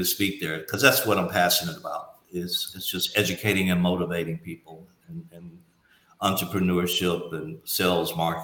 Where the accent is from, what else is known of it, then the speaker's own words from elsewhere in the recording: Alabama, United States; growing up in Alabama in the 50s and I never went to a black school until my junior year of college.